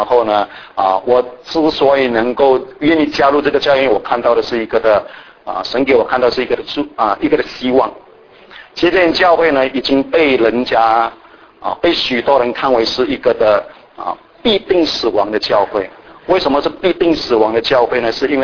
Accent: Malaysia; moved away as an adult; now in United States; 我3年半前我来美国这里服事我从马来西亚过来了。

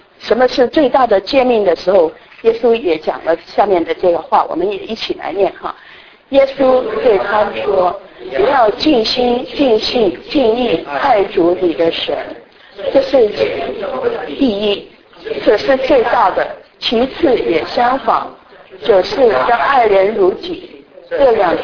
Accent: Hong Kong; accent: Cantonese; Chinese is a second language; 我是香港来的，所以我的国语是不纯正的，有广东腔。

